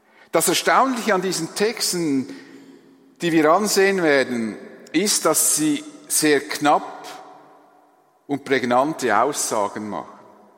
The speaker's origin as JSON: {"language": "German", "country": "Switzerland", "said": "und ich als Schweizer natürlich sage, ja klar, holen Sie die Polizei, kein Problem."}